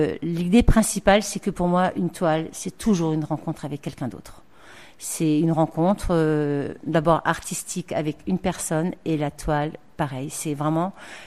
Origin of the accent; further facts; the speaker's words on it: Strasbourg, Grand Est, France; now in Narbonne, France; Alors, je suis strasbourgeoise à la base, j'habite depuis 10 ans dans la région, 5 ans Narbonne.